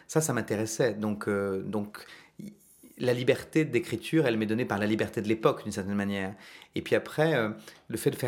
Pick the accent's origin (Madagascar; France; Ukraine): France; moved away; j'ai quitté la France, je suis parti vivre ailleurs, à 9000 km de Paris, avec 9 heures de décalage horaire.